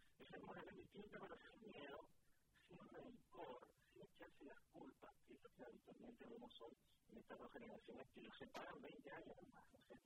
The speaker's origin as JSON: {"language": "Spanish", "country": "Uruguay", "said": "yo soy uruguayo"}